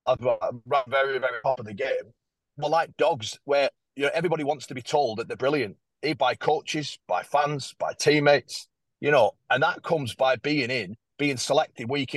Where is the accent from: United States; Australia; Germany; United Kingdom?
United Kingdom; North West England; Because we're tribal people. We're proud to be Cumbrian. You go on holiday, where are you from? Cumbria.